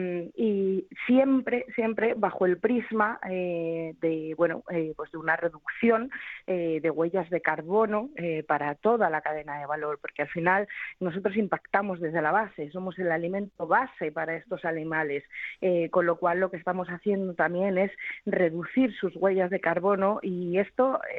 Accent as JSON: {"language": "Spanish", "town": "Salamanca", "region": "Castile and León", "country": "Spain", "said": "muchos de nosotros somos de Salamanca, incluso cuando hayamos estado, bueno, pues trabajando fuera"}